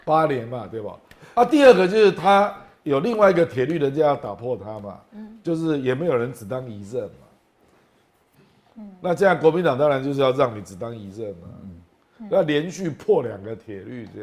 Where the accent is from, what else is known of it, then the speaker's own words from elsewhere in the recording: Kaohsiung, Taiwan; 因为我是高雄人啊，我过年有回去啊。